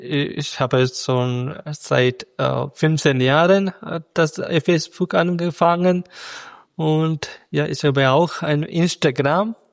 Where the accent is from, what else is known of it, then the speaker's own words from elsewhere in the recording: Kerala, India; first language Malayalam; German is a second language; Meine Muttersprache heißt Malayalam. Ja, jeder Staat hat eigene Sprache.